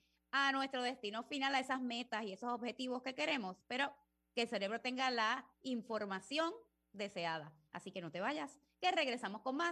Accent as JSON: {"language": "Spanish", "country": "Puerto Rico", "said": "somos caribeños, claro. Somos boricuas"}